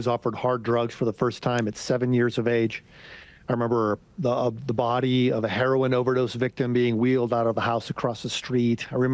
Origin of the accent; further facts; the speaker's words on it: Detroit, Michigan, United States; Well, I grew up in Detroit, Michigan. When I was a tiny kid, the city fell into riots.